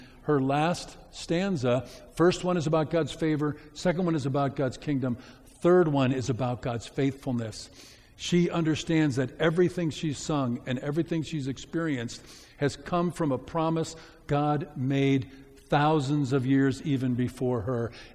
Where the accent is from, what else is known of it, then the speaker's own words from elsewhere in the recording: Missouri, United States; I grew up in Missouri, and so I grew up in, and I'm bitter about, not Missouri, I loved Missouri